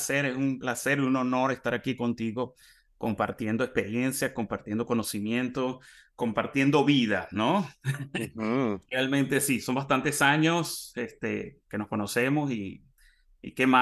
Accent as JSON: {"language": "Spanish", "country": "Venezuela", "said": "Cuando yo vengo de Venezuela, en Venezuela, sí, uno iba a la piscina del club"}